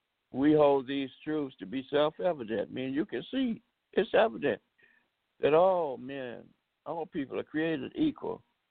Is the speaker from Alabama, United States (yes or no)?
yes; Tuskegee, Alabama, United States; I was born and raised around Alabama in the little town called Tuskegee.